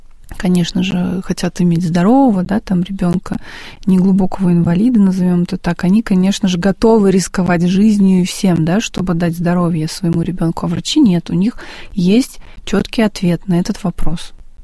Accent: Desnogorsk, Smolensk Oblast, Russia; Я сама родом из Смоленской области, город Десногорск.

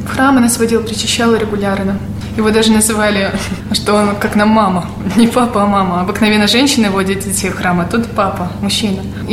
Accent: Cherkessk, Karachay-Cherkessia, Russia; born there; Родилась в Карачаево-Черкесии, в городе Черкесске. Там все православные почти.

